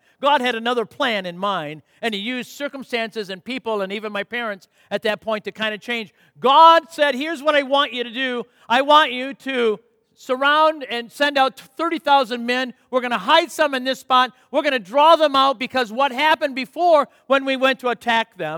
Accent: Saginaw, Michigan, United States; the reason we moved back to the Michigan, and I'm from Saginaw originally

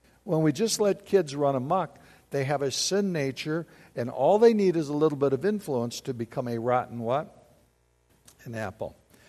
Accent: Battle Creek, Michigan, United States; I grew up in Battle Creek in a city, but it's like, come on, my mom gave me some common sense.

